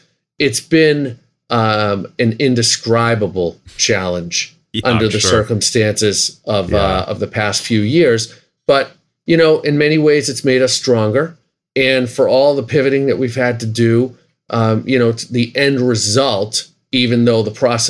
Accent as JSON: {"language": "English", "town": "Boston", "region": "Massachusetts", "country": "United States", "said": "John and I have been friends for over 40 years. We're both from Boston."}